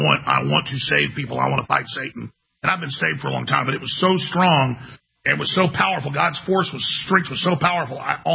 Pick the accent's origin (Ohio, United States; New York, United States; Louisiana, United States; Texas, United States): Texas, United States; Dallas; When I was growing up in Dallas, Texas, I also grew up around a lot of folks that were in the church.